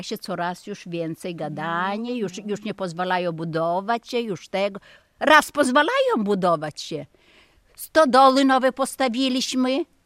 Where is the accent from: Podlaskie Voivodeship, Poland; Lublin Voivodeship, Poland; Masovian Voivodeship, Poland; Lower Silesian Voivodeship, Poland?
Podlaskie Voivodeship, Poland; Luka; ja pochodzę z Luki też. Urodzona, wychowałam się od malutkiego. 20 lat mieszkałam w Luce. I jak zaczęli już wysiedlać, to ja do Białegostoku wyszłam za mąż. Jak poszłam na emeryturę, to przyjechałam tu już i do Białegostoku nie wróciłam